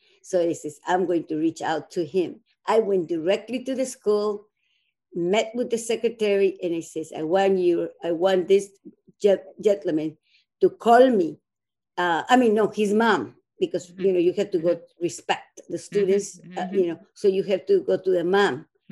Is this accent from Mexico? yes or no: yes; Mexico; now in United States; Actually, I'm from Mexico originally. I immigrated back in, I don't even remember what year. It was almost 50 years ago too. There was 1964.